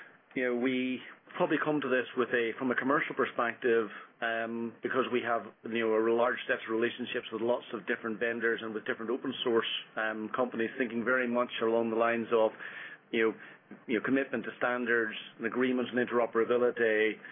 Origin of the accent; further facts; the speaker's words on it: Ireland; I started my career in London. From my accent, I grew up in Ireland.